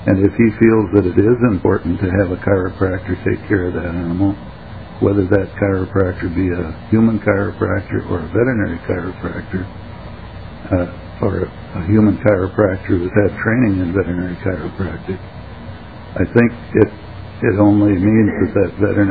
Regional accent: Buffalo, Minnesota, United States; I'm a veterinarian from Buffalo, Minnesota.

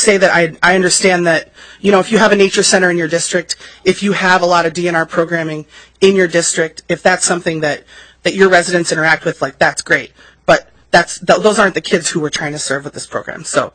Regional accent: Minneapolis, Minnesota, United States; You know, I grew up in Minneapolis. I was raised by a single mom.

